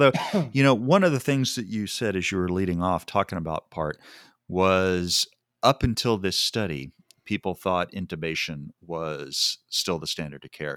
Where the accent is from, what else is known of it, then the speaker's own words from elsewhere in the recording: Texas, United States; it's a little odd that as a Texan, I can't screw that word up.